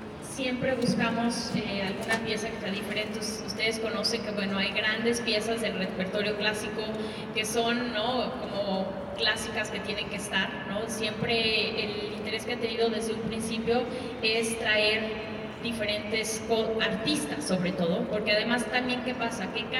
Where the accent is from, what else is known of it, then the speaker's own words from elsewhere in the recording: Mexico; como artista y como artista mexicana y como promotora cultural.